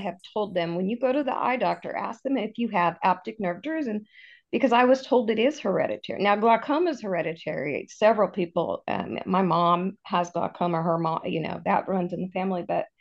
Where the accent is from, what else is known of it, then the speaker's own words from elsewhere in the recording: California, United States; I grew up in California, and we moved out to Missouri after my parents moved out here.